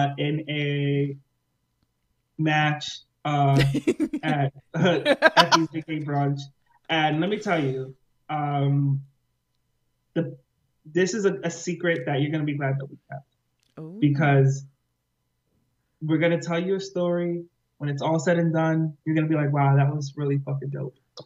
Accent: New York, United States; And I'm from New York, I'm from the Bronx.

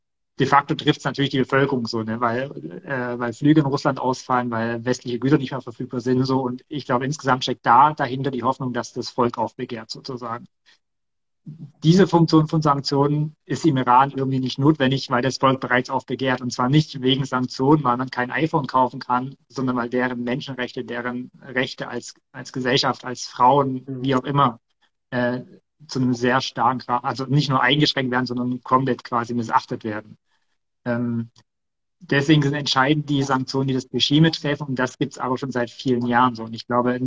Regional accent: Germany; dass wir als Deutsche den Mut haben, so aus deren Sicht sozusagen, in die Ukraine zu fahren in den ersten Kriegswochen, Monaten

